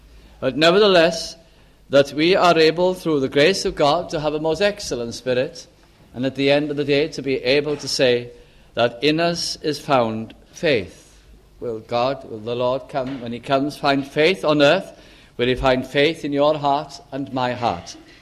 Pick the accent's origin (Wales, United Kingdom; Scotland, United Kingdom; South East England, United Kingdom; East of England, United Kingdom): Wales, United Kingdom; since I'm Welsh, I think of Wales, and I think of it as the land of revival.